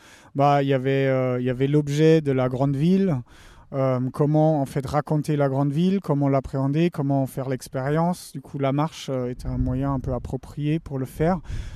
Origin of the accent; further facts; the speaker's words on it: North Rhine-Westphalia, Germany; now in Paris, France; En Allemagne, j'ai grandi dans un village plutôt à la campagne, oui, près de Düsseldorf.